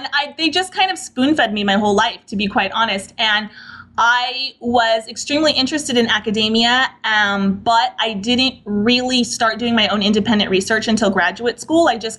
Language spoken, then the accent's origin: English; Las Vegas, Nevada, United States; My hometown is Las Vegas, Nevada, and which has obviously a huge liberal influence.